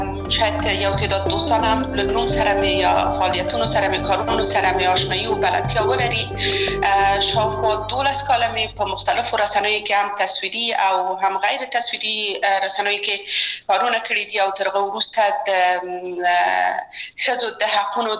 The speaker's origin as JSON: {"language": "Pashto", "region": "Kabul", "country": "Afghanistan", "tie": "born or raised there", "also_born_or_lived": "Maidan Wardak", "said": "زه اصلا د میدان وردګو ولایت یم او په کابل کې بیا زیږیدلی یم په کابل کې زیږیدلی یم په کابل کې لوی اسوم"}